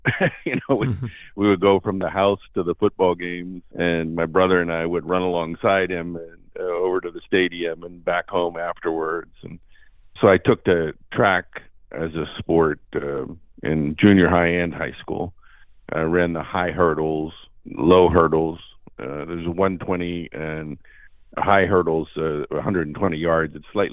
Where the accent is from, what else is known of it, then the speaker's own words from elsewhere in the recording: Beaver, Pennsylvania, United States; born there; And I was born in Beaver, Pennsylvania, which is a small town in western Pennsylvania.